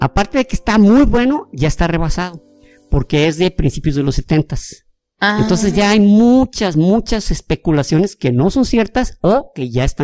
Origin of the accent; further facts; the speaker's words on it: Jalisco, Mexico; somos de Jalisco, parte de un gran país